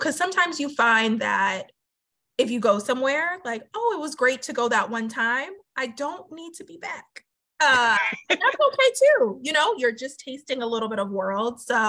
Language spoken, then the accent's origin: English; North Carolina, United States; now in Washington, D.C., United States; I have every sort of like Southern ness about me, and I grew up in North Carolina. So when I moved here to the DC area